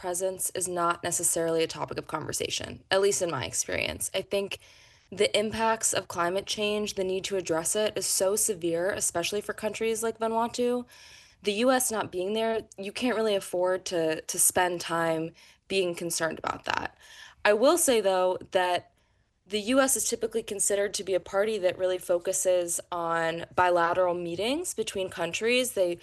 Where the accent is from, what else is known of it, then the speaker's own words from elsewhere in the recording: California, United States; So I have to say, personally, as a Californian, I had a lot of pride.